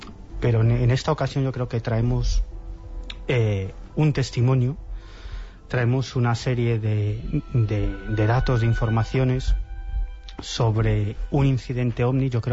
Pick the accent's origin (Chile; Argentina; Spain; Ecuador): Spain; Galicia; Ya sabes, yo soy gallego.